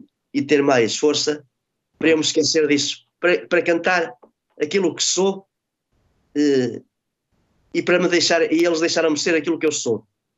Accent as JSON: {"language": "Portuguese", "region": "Viseu", "country": "Portugal", "said": "nota-se muito que sou de Viseu. Dos S pelos S, dos Bs, dos Vs pelos Bs. Já tentei corrigir isso, até andei numa, tinha uns 30 anos, andei numa terapeuta da voz, para ver se tirava a pronúncia"}